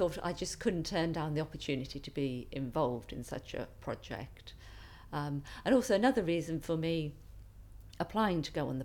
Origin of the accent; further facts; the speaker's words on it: Crowthorne, South East England, United Kingdom; I'm 49, and I come from Crowthorne in Berkshire.